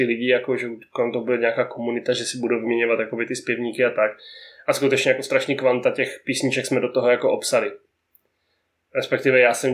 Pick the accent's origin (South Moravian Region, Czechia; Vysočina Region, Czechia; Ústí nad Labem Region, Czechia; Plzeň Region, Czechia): South Moravian Region, Czechia; Brno; Protože jsem vlastně z Brna, že?